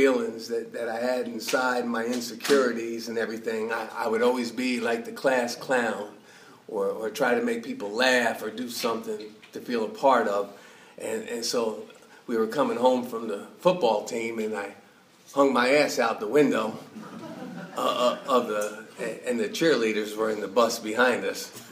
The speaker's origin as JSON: {"language": "English", "region": "New Jersey", "country": "United States", "tie": "born or raised there", "lives_now": "Miami, United States", "said": "I was born and raised in Jersey, but I live in Miami now."}